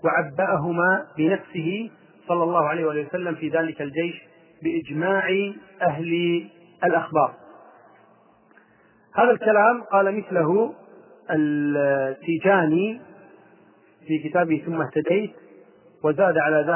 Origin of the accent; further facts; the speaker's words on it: Kuwait; دكتور طبيب عندنا في الكويت